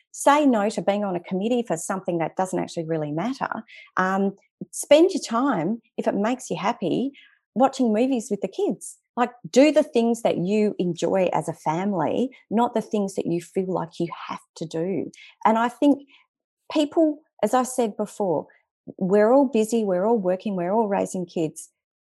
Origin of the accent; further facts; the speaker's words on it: Western Australia, Australia; I remember when we grew up in the Western Australian bush